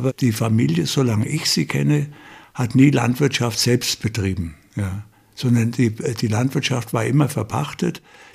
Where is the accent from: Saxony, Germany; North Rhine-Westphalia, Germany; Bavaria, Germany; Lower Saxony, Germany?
Bavaria, Germany; Bad Kissingen; Natürlich nicht auf dem Schloss, sondern im Krankenhaus in Bad Kissingen. Also ich bin ursprünglich Bad Kissinger.